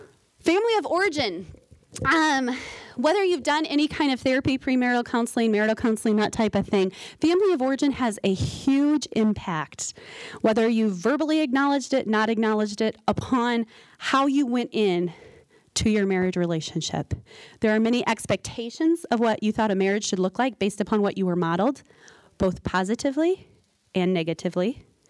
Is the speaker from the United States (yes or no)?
yes; Leicester, Iowa, United States; Born and raised in Leicester, Iowa, so our holidays have a separation of geography